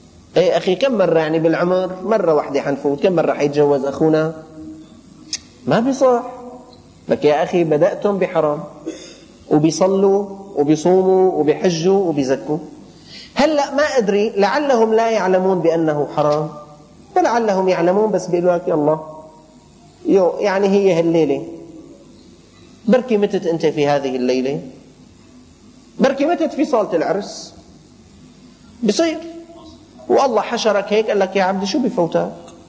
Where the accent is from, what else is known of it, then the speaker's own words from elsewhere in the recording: Damascus, Syria; الأمور بدأت بسيطة عندنا في الشام